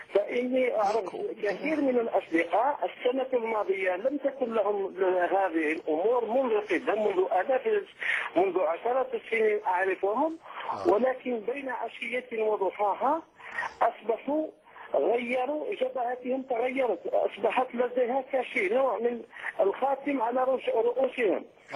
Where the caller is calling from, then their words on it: Algeria; أنا أكلمك من الجزائر.